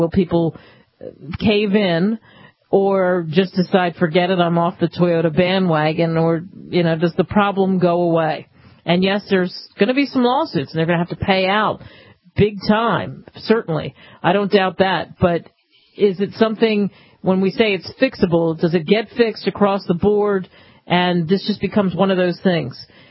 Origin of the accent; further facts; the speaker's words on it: New Jersey, United States; because I grew up in Jersey where you couldn't pump your own gas. It was illegal.